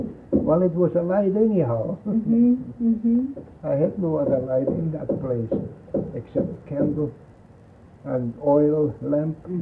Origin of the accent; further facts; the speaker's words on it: Munich, Bavaria, Germany; English is a second language; moved away; Of course, she come from a big city like myself. I come from Munich, and so did she.